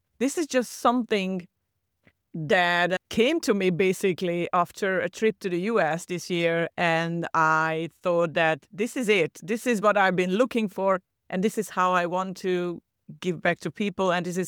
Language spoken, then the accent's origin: English; Hungary; now in Cyprus; So I was born and raised in Hungary in Central Europe and ended up living in Cyprus 14 years ago and counting in a beautiful Mediterranean island.